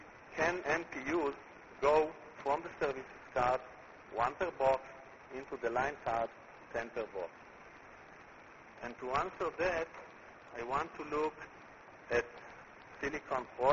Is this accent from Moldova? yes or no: no; Israel; accent: Israeli; most of you will not understand my Israeli accent.